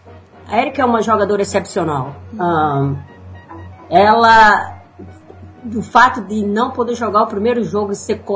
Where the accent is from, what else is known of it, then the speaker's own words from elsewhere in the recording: Brazil; como brasileira, vou dar o meu maior... Tô aqui apoiando